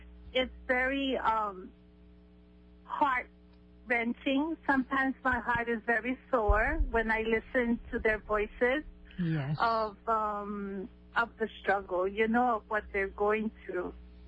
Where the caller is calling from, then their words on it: Texas, United States; I'm calling from Texas.